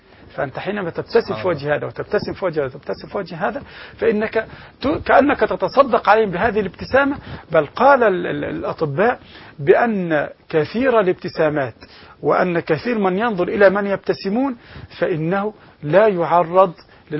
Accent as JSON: {"language": "Arabic", "country": "Egypt", "said": "يعني مثلا بعد العيد متعودين مثلا عندنا في مصر بعد صلاة العيد نرجع جمع أبنائنا"}